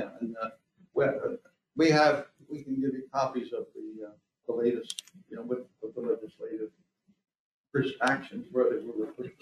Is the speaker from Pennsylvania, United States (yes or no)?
yes; Philadelphia, Pennsylvania, United States; And I'm from Philadelphia originally, as was mentioned there, Temple grad, ROTC, school teacher.